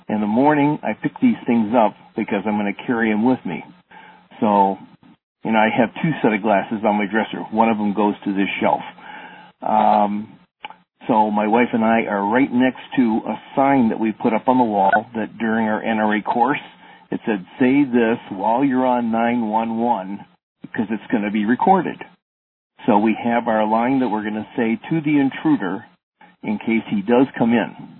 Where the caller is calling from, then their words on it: Pottstown, Pennsylvania, United States; Pottstown, Pennsylvania.